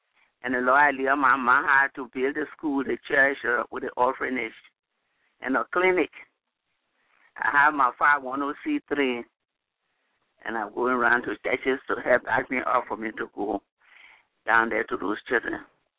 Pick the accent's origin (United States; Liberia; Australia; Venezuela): Liberia; I'm from Liberia.